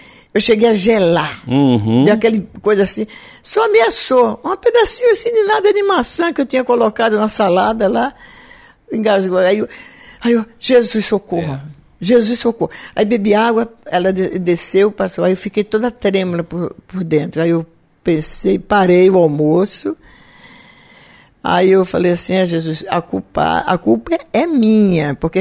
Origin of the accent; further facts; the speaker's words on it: Brazil; first language pt; Nós somos brasileiros e falamos, a nossa língua é portuguesa